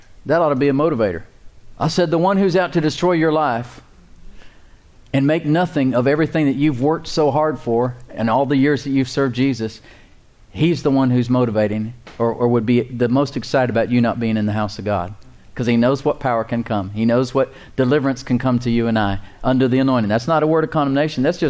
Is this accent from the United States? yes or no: no; Sweden; I'm from Sweden, so I can talk about Sweden.